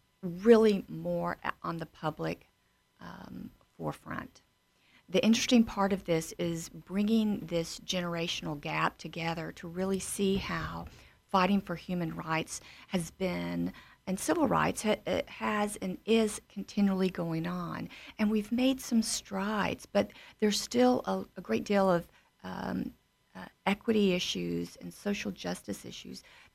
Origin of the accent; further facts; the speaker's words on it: Arkansas, United States; And I can think of a story growing up. I grew up in Arkansas.